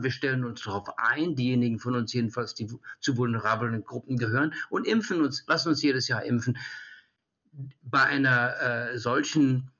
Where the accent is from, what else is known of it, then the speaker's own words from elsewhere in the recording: Italy; German is a second language; now in Germany; Ich komme aus Italien